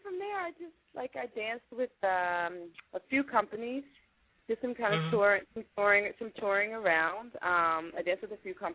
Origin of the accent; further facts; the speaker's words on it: Washington, Georgia, United States; also born or lived in Atlanta, Georgia; Well, I'm a Southern girl at heart. I was born in Washington, Georgia, a little town not too far from, I want to say Augusta, Georgia.